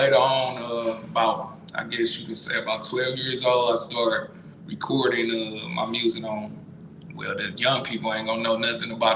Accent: St. Louis, Missouri, United States; I'm from St. Louis, Missouri

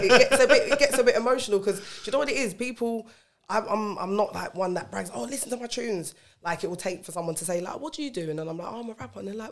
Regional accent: Jamaica; Like, I'm Jamaican and it's just taken till now, like, that I listen to Bashment.

